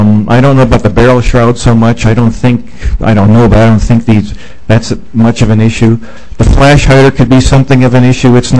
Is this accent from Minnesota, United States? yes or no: yes; French River, Minnesota, United States; I'm from French River, Minnesota.